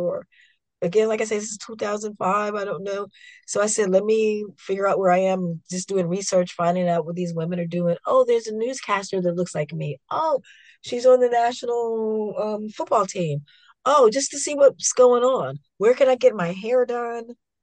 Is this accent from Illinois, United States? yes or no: no; Washington, District of Columbia, United States; moved away as an adult; also born or lived in Belgium; now in Sweden; I moved to Sweden. Now that's even further north and further far away from my hometown of Washington, D.C. Fewer people who look like me, African American people, maybe fewer Americans that I was meeting originally.